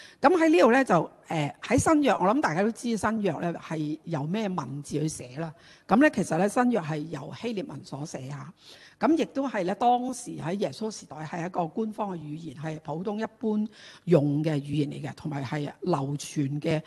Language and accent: Cantonese; China; 其實我哋中國人咧好叻㗎